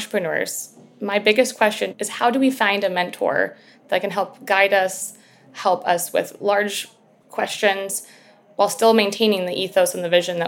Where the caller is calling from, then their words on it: Franklin, Tennessee, United States; Hi, Guy. Hi, Eric. … I'm calling from Franklin, Tennessee.